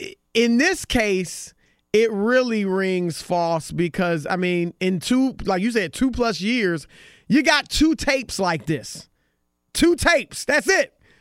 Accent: Cleveland, Ohio, United States; I'm from Cleveland. I'm from a lot of places, but Cleveland being one of them.

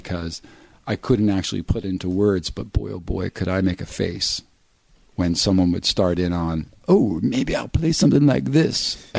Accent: Florida, United States; it's like they brought a little bit of Florida, my home state

